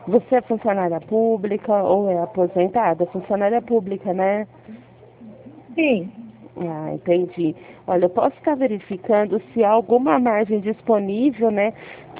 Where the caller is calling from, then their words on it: Ribeirão Preto, São Paulo, Brazil; Ó, nós somos aqui de Ribeirão Preto.